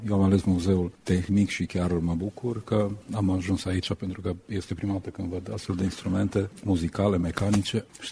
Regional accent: Cluj-Napoca, Cluj County, Romania; Din Cluj, Cluj-Napoca.

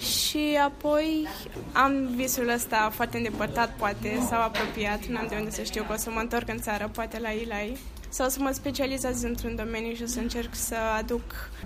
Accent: Slobozia, Ialomița County, Romania; Eu nu sunt din București, eu sunt din Slobozia

